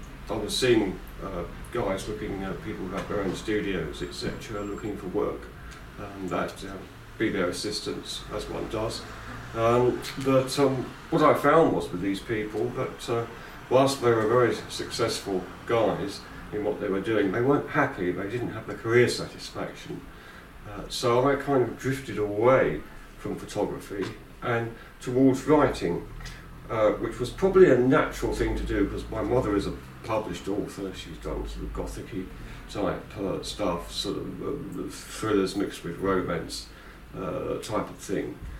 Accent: South East England, United Kingdom; also born or lived in London; But my family soon moved down to the Sussex coast, where I've been ever since.

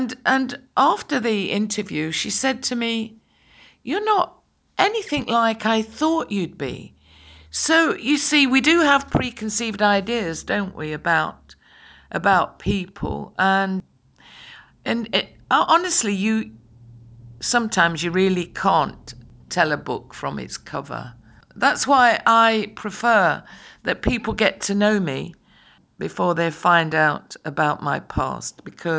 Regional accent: Derby, East Midlands, United Kingdom; born there; I went to a grammar school. I was born in Derby. I come from a humble background, but a very solid background.

